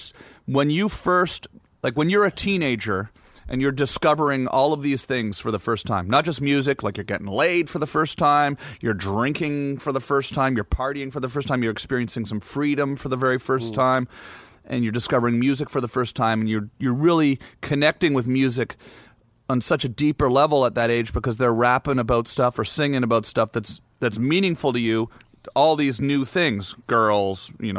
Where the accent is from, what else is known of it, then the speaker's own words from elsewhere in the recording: Canada; Plus, you know, I'm Canadian